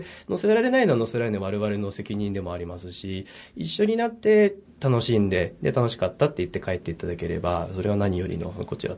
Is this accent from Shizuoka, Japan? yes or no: yes; Shizuoka, Japan; 地元の静岡でもたくさん音楽をお届けしたいなっていう気持ち